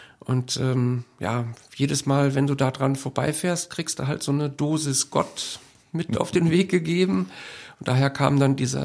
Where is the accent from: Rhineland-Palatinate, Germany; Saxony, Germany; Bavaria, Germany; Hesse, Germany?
Rhineland-Palatinate, Germany; Oberwinter; Ich komme aus Köln beziehungsweise aus Oberwinter. Ich arbeite in Köln.